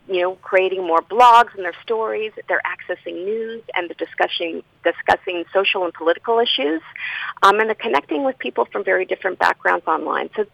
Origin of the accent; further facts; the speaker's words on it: Seattle, Washington, United States; born there; I was born in Seattle, which was the land of Chief Selk, who was the chief of the Duwamish and Suquamish people.